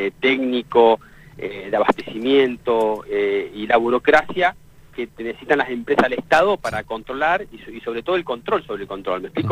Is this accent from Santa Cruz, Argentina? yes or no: yes; Río Turbio, Santa Cruz, Argentina; yo soy nacido y criado en Río Turbio, santacruceño soy. Tengo 41 años.